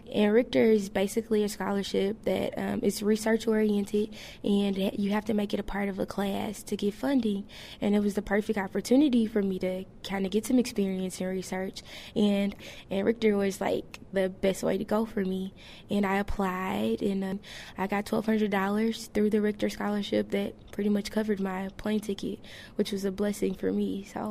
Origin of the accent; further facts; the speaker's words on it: Houston, Texas, United States; And I'm from Houston, Texas.